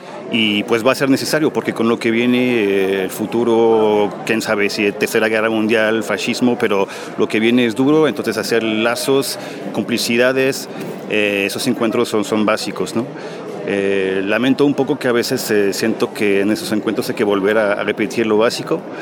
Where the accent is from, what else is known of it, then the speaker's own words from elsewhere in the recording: France; Spanish is a second language; now in Mexico City, Mexico; soy francés, pero llevo 15 años viviendo en México. Vivo en la Ciudad de México